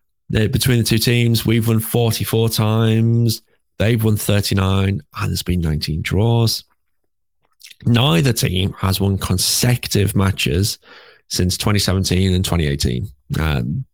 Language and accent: English; United Kingdom; and we're British, so we don't work in Fahrenheit.